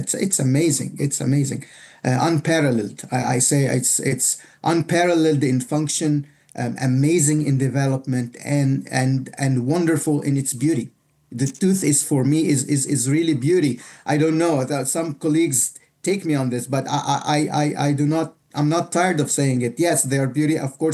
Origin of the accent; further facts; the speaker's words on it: Alexandria, Alexandria Governorate, Egypt; I'm from Alexandria, Egypt. My dad was a dentist.